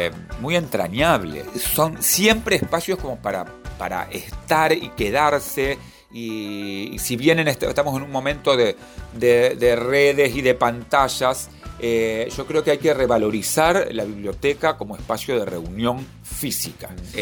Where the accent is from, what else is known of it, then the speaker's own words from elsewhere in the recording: San Jorge, Santa Fe, Argentina; also born or lived in Madrid; Yo nací en España, en Madrid, pero al año y medio ya estaba en San Jorge, porque mi papá y mi mamá eran de San Jorge, así que volvimos con la familia allá y me crié en San Jorge